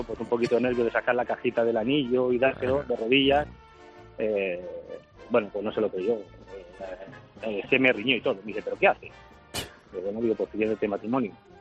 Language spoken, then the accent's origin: Spanish; Castellón, Valencian Community, Spain; Yo soy de Castellón